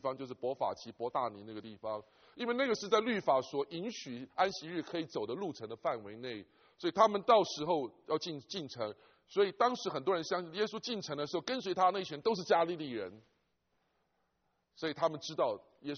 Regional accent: China; 当然我们有口音，我们中国人再怎么样都有口音，

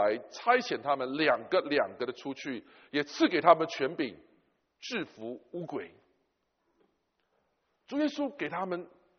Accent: China; 这个是我们中国人其实早就懂的

